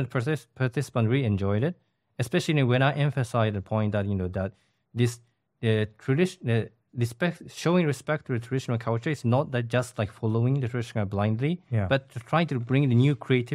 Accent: Japan; like in Japan, not only in the big cities, but in the small cities where my hometown, there are like lots of traditional like dojo.

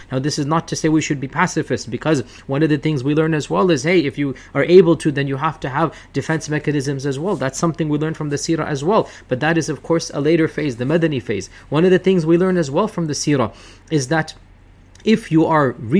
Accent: India; I say to people, I'm originally from India. There's nothing wrong to identify as an Indian.

